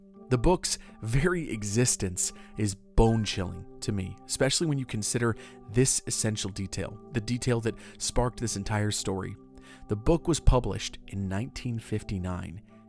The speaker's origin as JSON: {"language": "English", "region": "Florida", "country": "United States", "said": "Because I've grown up going to Mount Dora. I'm from Seminole County. Mount Dora's not very far from here."}